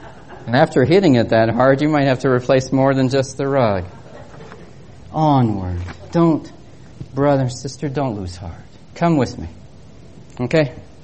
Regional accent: Toronto, Ontario, Canada; Sir, I'm from Toronto.

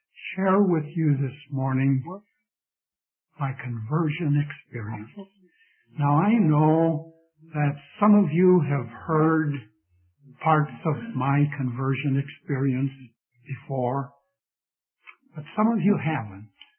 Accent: Duluth, Minnesota, United States; born there; Well, I was born in Duluth, Minnesota. That was not my choice.

